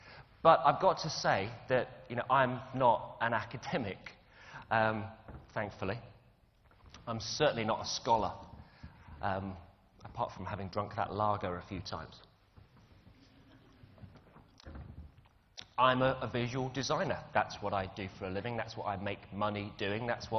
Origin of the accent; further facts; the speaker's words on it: England, United Kingdom; I mean, as an Englishman, you know, I'm bloody hopeless at foreign languages.